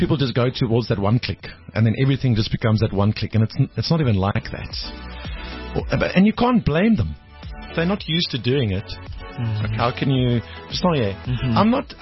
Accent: Port Elizabeth, Eastern Cape, South Africa; I'm from Port Elizabeth. I grew up there.

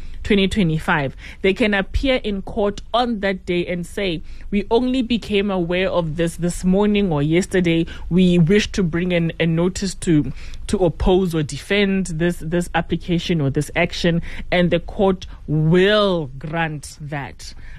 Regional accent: South Africa; as South African citizens, I hope there's a lot of cops listening here, as African citizens, we are permitted to ask what is happening and for you to tell us what's happening.

